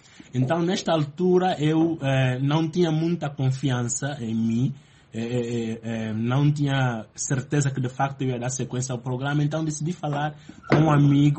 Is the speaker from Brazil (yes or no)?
no; Angola; eu sou de Angola